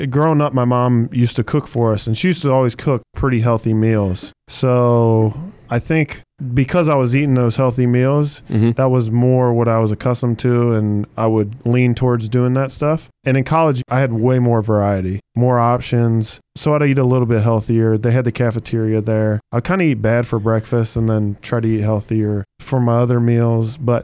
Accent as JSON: {"language": "English", "town": "Cincinnati", "region": "Ohio", "country": "United States", "tie": "born or raised there", "said": "Yeah, the two things that come to mind, Montgomery and ribs."}